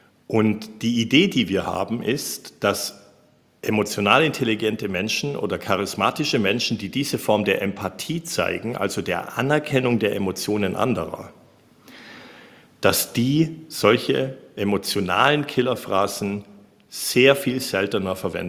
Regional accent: Baden-Württemberg, Germany; ich bin ja ein gebürtiger Schwabe.

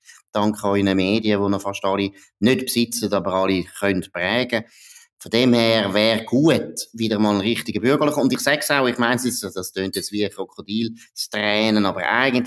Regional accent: Graubünden, Switzerland; Also, meine, als Bündner kannst du nicht

